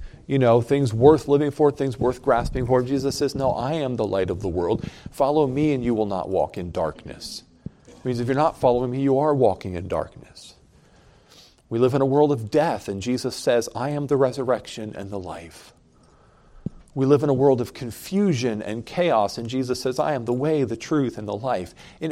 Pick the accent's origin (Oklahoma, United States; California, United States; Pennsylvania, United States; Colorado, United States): Oklahoma, United States; Oklahoma City; born there; My passport will tell you that I was born in Oklahoma City, Oklahoma. I'm a U.S. citizen because I was born here.